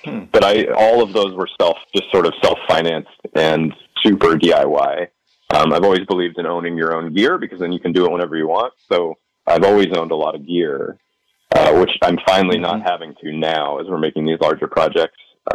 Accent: Niwot, Colorado, United States; I grew up in a town called Niwot, which is outside of Boulder, Colorado.

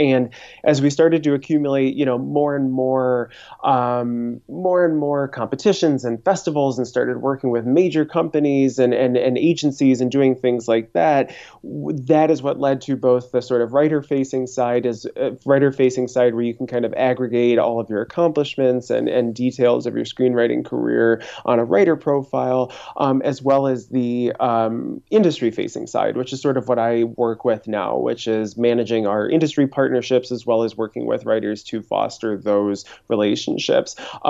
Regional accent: Ohio, United States; moved away as an adult; now in Los Angeles, United States; Sure. I'm originally from Ohio, went to school out there, basically moved out

